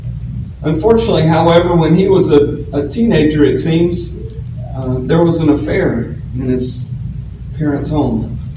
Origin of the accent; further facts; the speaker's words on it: the Carolinas, United States; now in Arkansas, United States; But I'm going to talk to you a little bit about my experience growing up in the Carolinas, and also the generations preceding me.